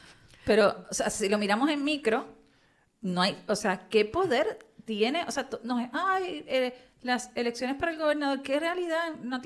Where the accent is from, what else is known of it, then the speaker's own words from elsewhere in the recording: Puerto Rico; A ver, el Estado nos está dando a los puertorriqueños, el Estado, Estados Unidos, porque nosotros somos parte de Estados Unidos, aunque mal nos pese.